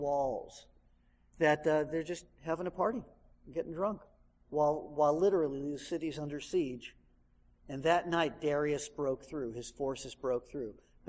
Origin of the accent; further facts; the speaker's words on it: Los Angeles, California, United States; I remember growing up in Los Angeles during the days of the Los Angeles Rams, and we thought their helmets were so macho.